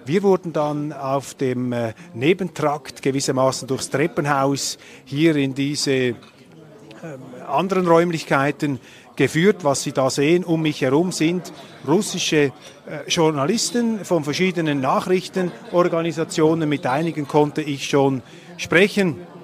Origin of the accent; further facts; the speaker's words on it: Switzerland; Als Schweizer muss ich sagen, leider führt uns im Moment ein Ungar vor, wie es geht